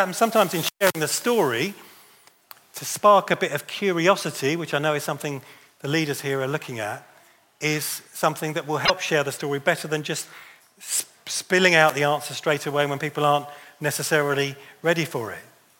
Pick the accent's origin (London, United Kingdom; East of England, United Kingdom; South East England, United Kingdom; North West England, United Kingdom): London, United Kingdom; Wimbledon; now in Staffordshire, United Kingdom; I'm originally from Wimbledon, so I play tennis. You have to if you come from Wimbledon.